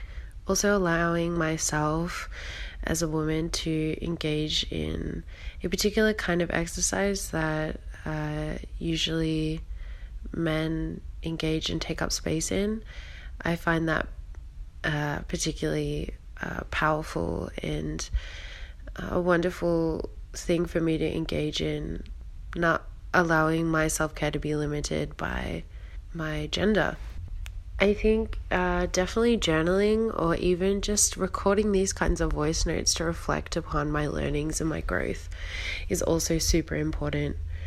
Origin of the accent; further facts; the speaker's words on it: Australia; I am from Australia and I've been listening to your podcast for about a year and a half now.